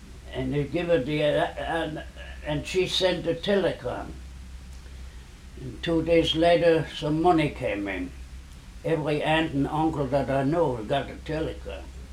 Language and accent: English; Koblenz, Rhineland-Palatinate, Germany; No, I was raised near Koblenz. And that's up the river from there, up the Rhine.